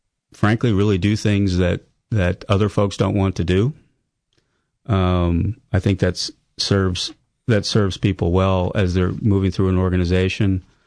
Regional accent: New Jersey, United States; I grew up in New Jersey, pretty much a blue-collar, ethnic Italian family. I spent my summers putting in curbs and sidewalks

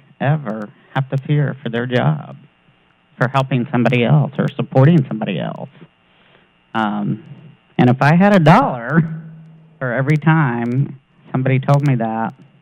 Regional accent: West Virginia, United States; moved away as an adult; I had to leave my home state, my family, my friends, and I relocated. And it's been a good move, trust me. I was afraid in West Virginia.

